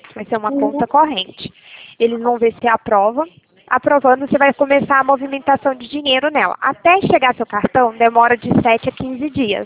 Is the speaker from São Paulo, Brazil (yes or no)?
yes; São Paulo, Brazil; Não, eu sou do estado de São Paulo.